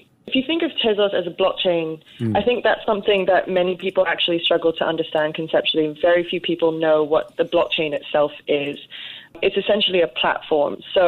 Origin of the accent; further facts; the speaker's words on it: England, United Kingdom; I'm English